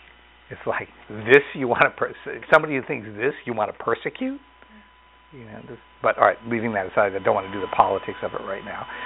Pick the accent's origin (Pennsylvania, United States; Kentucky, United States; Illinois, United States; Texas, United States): Pennsylvania, United States; Scranton; In my hometown in Scranton, there's a beautiful reservoir